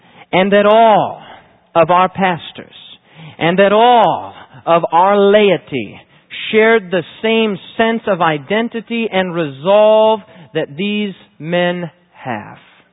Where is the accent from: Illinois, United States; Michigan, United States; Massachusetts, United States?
Michigan, United States; As many of you know, I am from Michigan